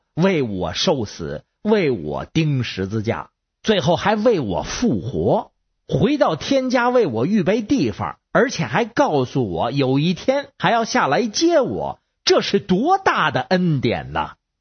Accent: Beijing, China; 我是北京的

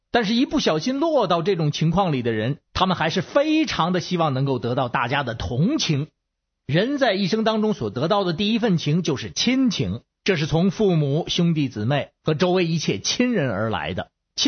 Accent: Beijing, China; 好，我是北京的

